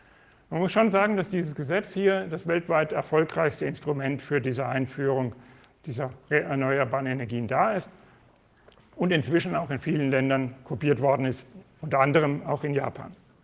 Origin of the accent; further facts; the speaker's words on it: Marburg, Hesse, Germany; born there; habe ich das auf meiner Geburtsstadt Marburg gezeigt